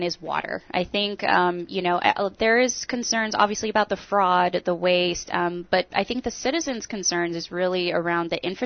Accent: La Cañada, California, United States; moved away; also born or lived in Pasadena / Glendale; So I grew up in, La Cañada, and then around the Pasadena Glendale ar

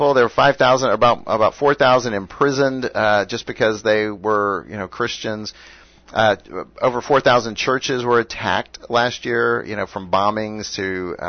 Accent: United States; as an American who loves this country

